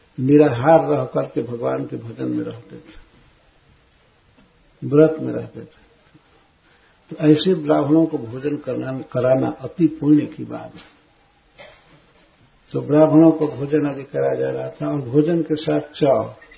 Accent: Bihar, India; हमारे यहां बिहार में सूर्य की पूजा का एक दिन है बहुत विशाल, जिसे छठ कहा जाता है।

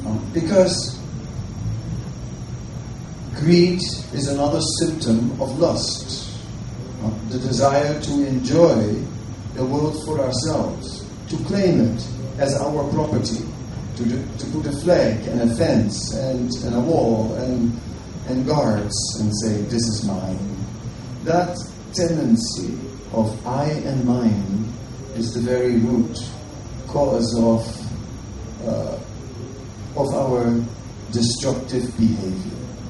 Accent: Netherlands; I'm from the Netherlands. It is a country, we have a lot to do with water and boats

